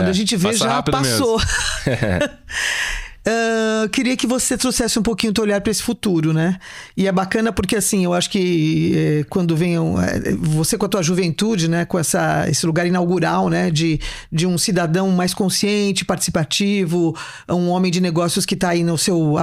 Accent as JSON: {"language": "Portuguese", "region": "São Paulo", "country": "Brazil", "said": "Eu sou de São Paulo capital, moro aqui há 20 anos."}